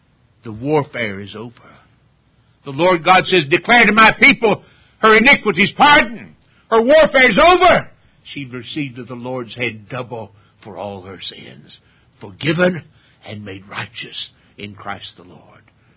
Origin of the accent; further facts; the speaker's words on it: the South, United States; you can't much tell it from my accent, so I have to tell folks everywhere I go, I'm a Southerner.